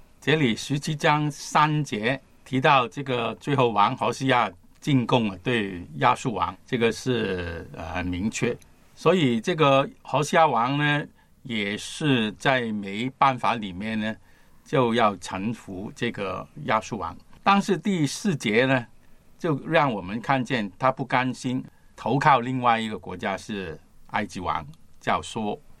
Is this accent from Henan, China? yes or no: no; Guangdong, China; 我是广东人